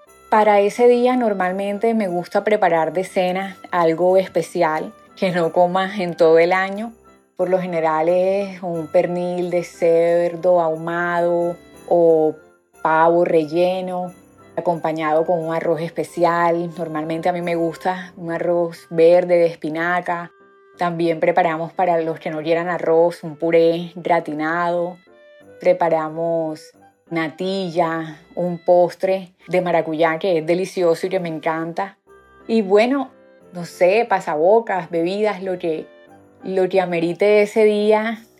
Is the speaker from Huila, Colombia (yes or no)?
no; Barranquilla, Atlántico, Colombia; vivo en la ciudad de Barranquilla, soy barranquillera.